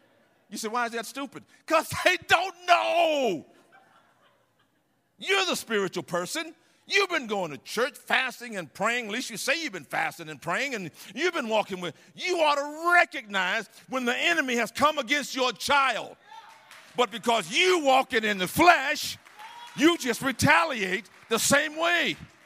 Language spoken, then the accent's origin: English; United States; All I know is I'm an American, and I'm from America